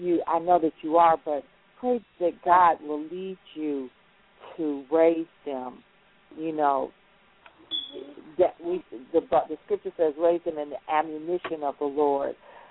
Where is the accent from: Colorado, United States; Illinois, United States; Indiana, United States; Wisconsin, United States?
Illinois, United States; moved away; My boys, I homeschooled them for 3 years before we left Illinois, because we're originally from Illinois.